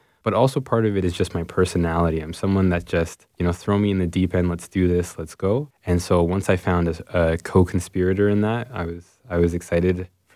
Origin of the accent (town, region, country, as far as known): Scarborough, Ontario, Canada; born or raised there